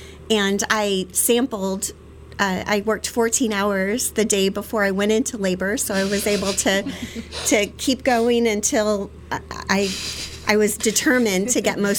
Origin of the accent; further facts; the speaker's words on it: San Diego, California, United States; I grew up in San Diego, and I was drawn to the Santa Barbara area due to the proximity of San Diego to Santa Barbara.